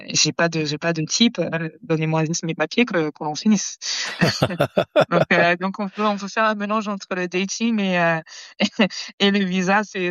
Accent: France; Je sais qu'en tant que Française, moi, quand je vois quelqu'un qui est bien habillé

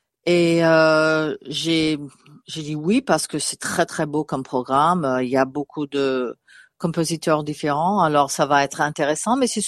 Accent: United States; now in Melbourne, Australia; J'habite à Melbourne, je suis là depuis 30 ans. Je viens des États-Unis, j'avais une maman française

